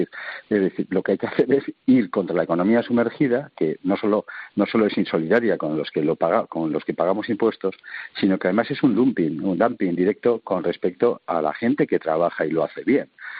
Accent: Basque Country, Spain; o el País Vasco, mi tierra, con el 24,5%

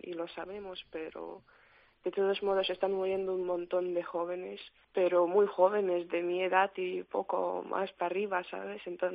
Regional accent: Kyiv, Ukraine; yo soy de Kiev y pues salir de Kiev fue muy difícil porque encima que no he salido en primer día, he salido después de 2 semanas de la guerra.

